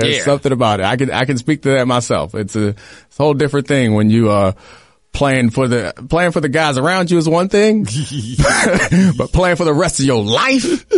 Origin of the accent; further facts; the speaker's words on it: Baltimore, Maryland, United States; as much as I wanted to play my very best football in my hometown in Baltimore